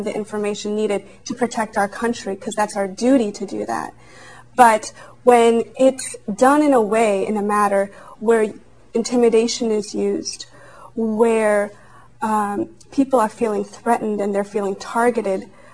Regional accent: United States; And as an American, I want to help in protecting my nation and protecting my country

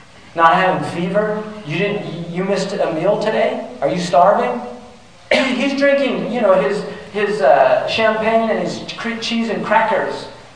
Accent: California, United States; I used to swim I love swimming. I grew up in California.

